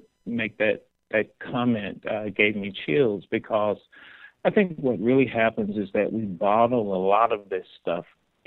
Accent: Southern United States, United States; as a Black gay man growing up in the South, you know, you feel like you have to hide your identity.

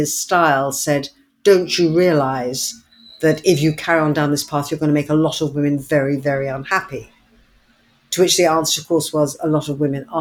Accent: Hayes, London, United Kingdom; I was brought up in Hayes, Middlesex, which was a working class town on the edge of, it was home to the Nestle factory, so all the workers went out to the factory

